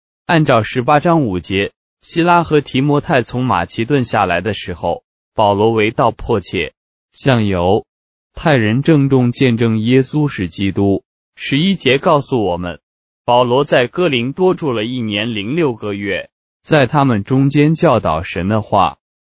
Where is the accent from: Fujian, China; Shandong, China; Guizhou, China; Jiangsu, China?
Shandong, China; Yantai; 许多年前我在我的家乡烟台